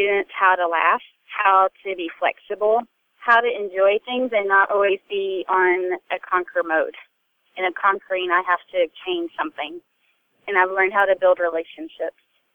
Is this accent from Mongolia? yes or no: no; Kentucky, United States; I had only remembered growing up in Kentucky, I had seen FFA coats at the end of my high school hallway